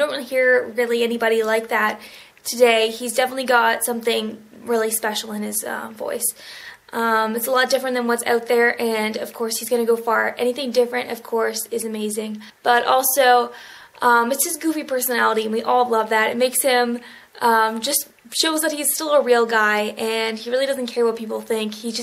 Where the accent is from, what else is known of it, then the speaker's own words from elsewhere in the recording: Canada; I'm 19 years old, and I'm from Canada.